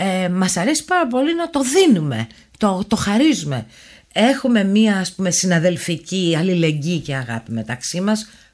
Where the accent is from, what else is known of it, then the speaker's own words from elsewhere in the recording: Greece; Αλλά επειδή εγώ είμαι Ελληνίδα και έχω μάθει σε μια άλλη πραγματικότητα, πολλές φορές καταπιέζομαι.